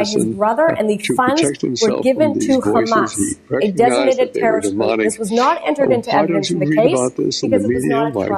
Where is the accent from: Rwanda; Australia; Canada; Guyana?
Canada; now in United States; As a Canadian, I came here to the United States to practice law